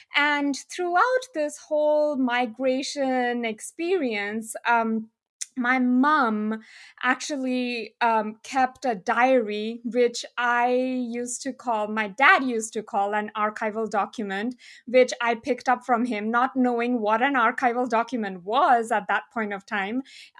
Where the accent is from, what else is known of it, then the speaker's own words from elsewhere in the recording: India; born there; also born or lived in United States; I was born in India, but my parents migrated to the US when I was really a little child.